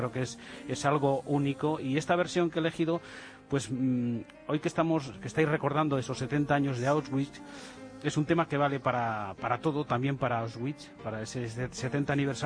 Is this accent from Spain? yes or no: yes; Burgos, Castile and León, Spain; porque yo soy de Burgos, no hace falta decirlo ni repetirlo, pero lo digo aquí una vez más